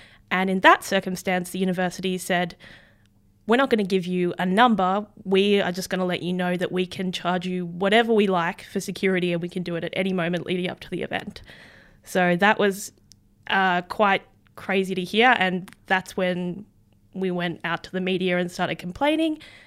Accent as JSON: {"language": "English", "town": "Melbourne", "region": "Victoria", "country": "Australia", "tie": "born or raised there", "said": "I was raised in Melbourne"}